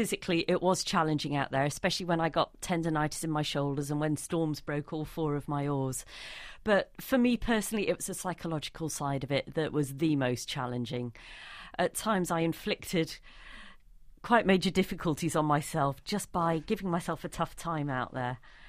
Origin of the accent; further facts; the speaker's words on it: United Kingdom; I'm terribly British in that respect.